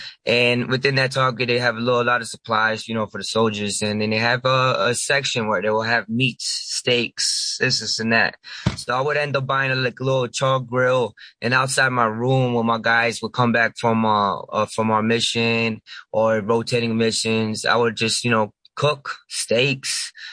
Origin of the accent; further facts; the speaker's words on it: United States; I was born and raised in Sullivan County. I did a stint for about 6 years in the Army.